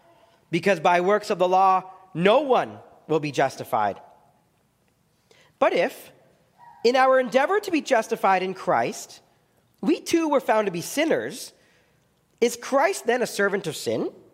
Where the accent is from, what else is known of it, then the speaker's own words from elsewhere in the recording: Ottawa, Ontario, Canada; I grew up in Ottawa and I went to a church there